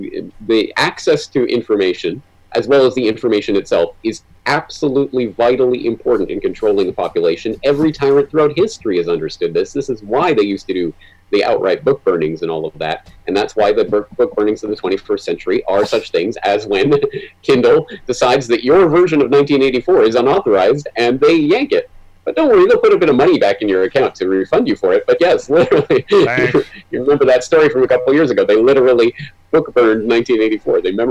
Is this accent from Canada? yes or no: yes; Canada; now in Japan; I'm a Canadian in Japan